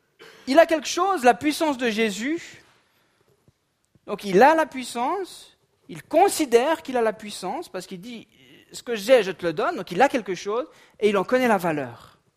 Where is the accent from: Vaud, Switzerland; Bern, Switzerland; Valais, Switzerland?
Vaud, Switzerland; en tant que bon Suisse et bon Vaudois, on est un peu tous à la même, non ?